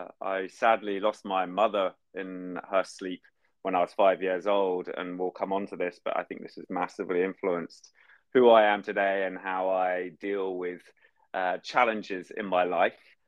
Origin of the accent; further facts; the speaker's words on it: London, United Kingdom; Well, I'm born and bred in London, spent the first 30 years of my life there. I was born and bred into a very traditional environment in Northwest London, Jewish suburb.